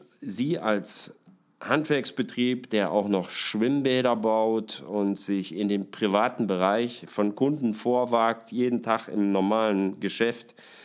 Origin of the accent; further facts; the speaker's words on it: Rhineland, Germany; Als Rheinländer weiß man das nicht unbedingt.